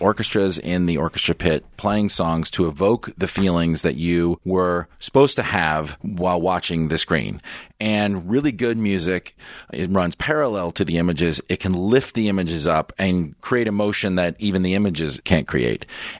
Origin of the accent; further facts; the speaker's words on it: San Fernando, California, United States; in the East Valley, not even in the Good Valley. I grew up in San Fernando.